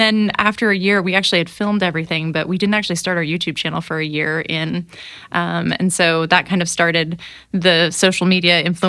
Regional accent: Maine, United States; moved away; Sure. We are originally from Maine. We left in November of 2017, so we're coming up on our fifth year of being on the road full-time

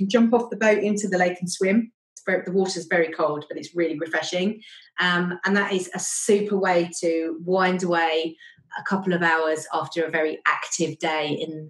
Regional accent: United Kingdom; Being British, I'm not very keen on this.

